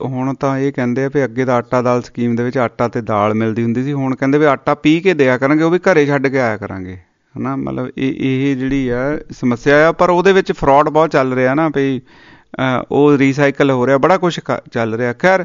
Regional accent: Punjab, India; ਪੰਜਾਬ ਦੇ ਵਿੱਚ ਆਪਾਂ ਜੰਮੇ ਪਲੇ ਹਾਂ

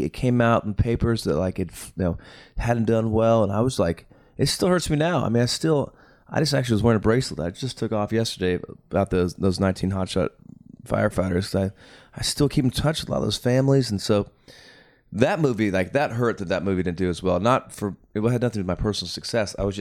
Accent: Phoenix, Arizona, United States; my hometown stations didn't add the song, right, in Phoenix.

